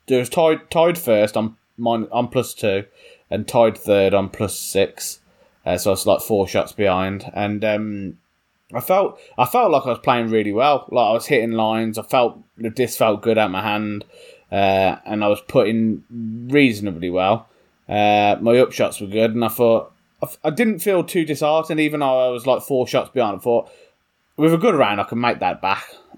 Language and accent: English; United Kingdom; I'm all right. I'm British. I'm understated.